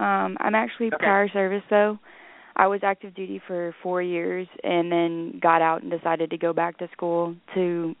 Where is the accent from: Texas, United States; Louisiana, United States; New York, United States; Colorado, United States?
Louisiana, United States; Lafayette; I'm from Lafayette, Louisiana.